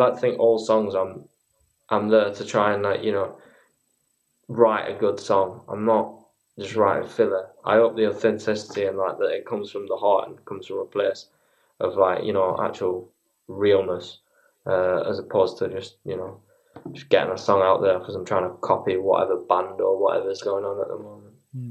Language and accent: English; United Kingdom; I can't take that mantle because I'm a Brit.